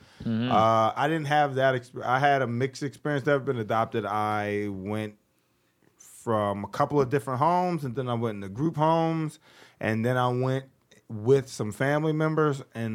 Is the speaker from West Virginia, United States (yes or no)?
no; Philadelphia, Pennsylvania, United States; also born or lived in Scranton; I bounced all around. I lived all over Pennsylvania, but I was born and raised in North Philly. Like 32nd and Norris, like that's where my grandmother and all them were from.